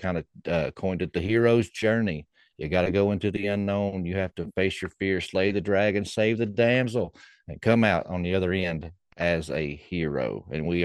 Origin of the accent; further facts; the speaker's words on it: the South, United States; And I mean, I know there's cultural differences, you know, we're from the South